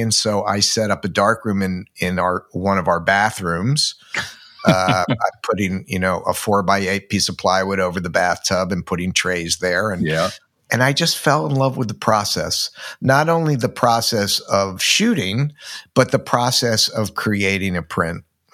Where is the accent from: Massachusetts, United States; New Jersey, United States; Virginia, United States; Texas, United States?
New Jersey, United States; Well, I grew up in New Jersey, So I grew up in the 50s, so it was the advent of television, and my mother was an insomniac, and living outside New York City, you could watch movies all night long.